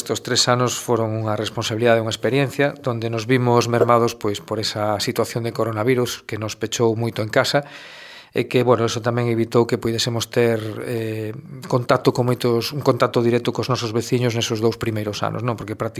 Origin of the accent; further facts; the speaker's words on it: Negreira, Galicia, Spain; born there; nací en Negreira, non fun a nacer ao hospital a Santiago, nacín en Negreira, na miña casa en Vilachán. Sempre tiven paixón polo meu pobo, polo meu concello, me gusta.